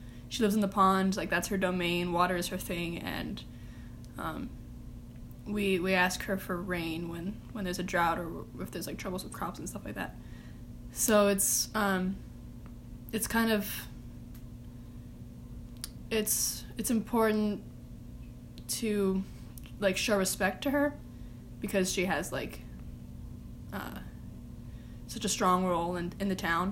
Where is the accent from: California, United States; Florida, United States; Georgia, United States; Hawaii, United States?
Hawaii, United States; Waimea; I'm 20, and I'm from the Big Island of Hawaii in the town of Waimea.